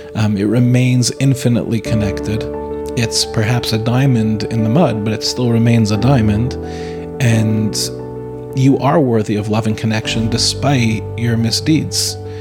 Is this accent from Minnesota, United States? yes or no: no; Five Towns, New York, United States; I grew up in the Five Towns. Went to a bunch of different yeshivas.